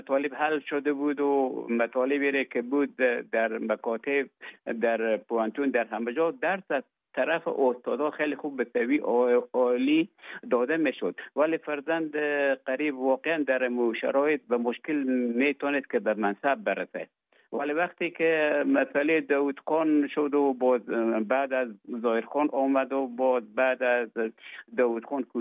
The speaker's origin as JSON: {"language": "Persian", "country": "Afghanistan", "lives_now": "Finland", "said": "افغانستان تا زمانی که ببخشن طالبا آمدن من در افغانستان بودم."}